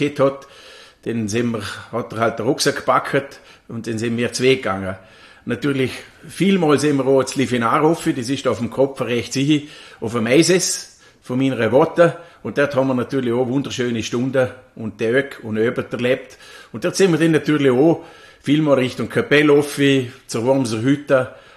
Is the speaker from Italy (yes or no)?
no; Bartholomäberg, Vorarlberg, Austria; Ich komme aus dem Cantschirch, das ist ein Ortsteil von Bartholomäberg, Sonnenbalkon, dürfte überall bekannt sein.